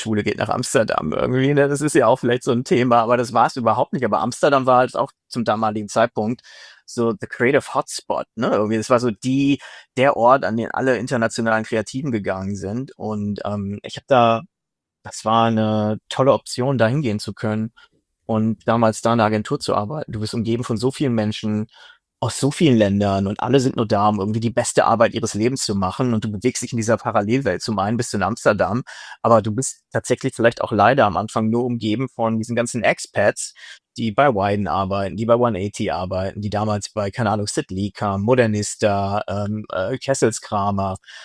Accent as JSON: {"language": "German", "town": "Münster", "region": "North Rhine-Westphalia", "country": "Germany", "tie": "born or raised there", "said": "Ich bin irgendwie in Münster aufgewachsen, dieser kleinen Stadt, dieser kleinen Studentenstadt, wo alle mit dem Fahrrad gefahren sind, irgendwie Barberjacken trugen und entweder BWLer oder Juristen waren oder werden wollten."}